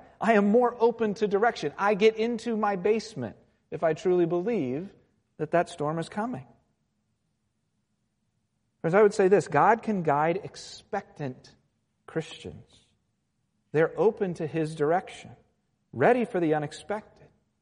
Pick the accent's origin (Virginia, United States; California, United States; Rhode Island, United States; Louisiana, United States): Virginia, United States; Virginia Beach; So I grew up in Virginia Beach, and it's kind of Hurricane Alley in a sense.